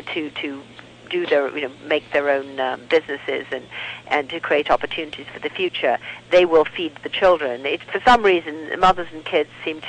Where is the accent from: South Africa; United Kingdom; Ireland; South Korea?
United Kingdom; now in United States; because I'm British and not American, I can't as yet vote in America.